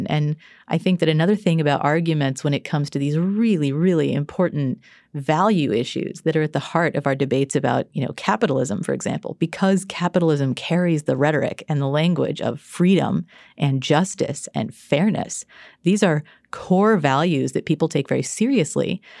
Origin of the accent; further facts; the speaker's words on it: Texas, United States; so my family is conservative. I grew up in Texas